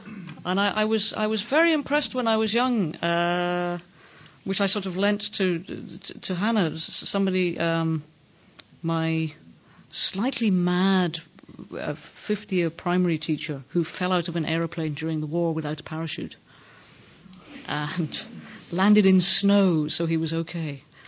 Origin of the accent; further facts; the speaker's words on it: Scotland, United Kingdom; because I'm Scottish, culturally we have a tiny, tiny bit of alcohol in our culture